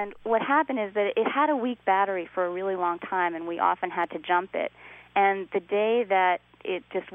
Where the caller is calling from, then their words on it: Palo Colorado Canyon, California, United States; I'm calling from Palo Colorado Canyon in California.